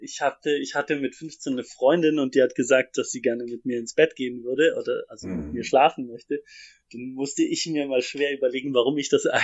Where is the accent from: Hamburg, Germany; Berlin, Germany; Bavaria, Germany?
Bavaria, Germany; Ansbach; ich bin ja da in Mittelfranken aufgewachsen, in dem so einem Ansbach ist ja so ein Beamtenstädtchen und das war nett zum Aufwachsen, aber ich wollte dann halt da auch weg. Und dann bin ich erst nach Südamerika, habe da mein Zivi gemacht in Santiago de Chile